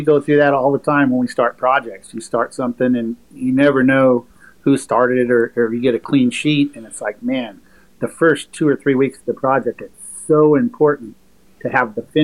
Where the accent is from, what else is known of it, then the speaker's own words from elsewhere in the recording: San Jose, California, United States; And growing up in San Jose in the motorcycle world, you knew who Irv Kinemoto was.